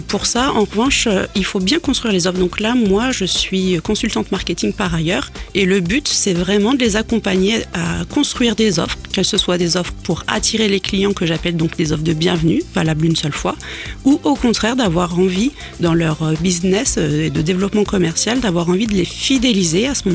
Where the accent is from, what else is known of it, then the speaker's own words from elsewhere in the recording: Hauts-de-France, France; Donc, je suis originaire de Picardie